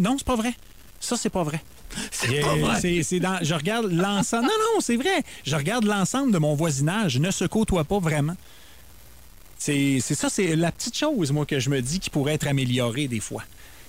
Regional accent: Magog, Quebec, Canada; Ça me fait penser à ma ville natale, je trouve.

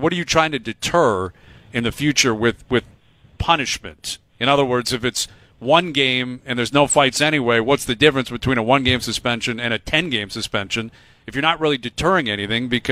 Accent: Ontario, Canada; I grew up in Ontario playing. I played in the Ontario Hockey League.

